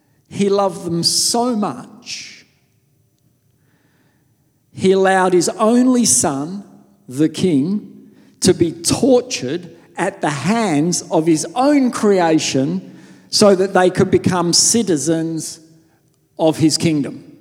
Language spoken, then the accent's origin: English; Australia; Then we also see constitutional monarchies, which we are part of, being an Australian